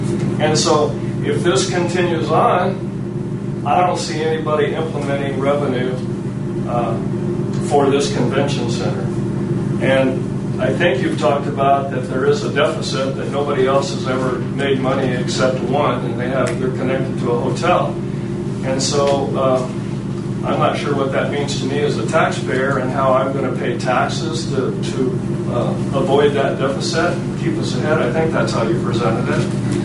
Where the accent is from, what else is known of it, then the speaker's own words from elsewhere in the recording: California, United States; I was raised on Lincoln County. I was raised on Los Angeles County fairs.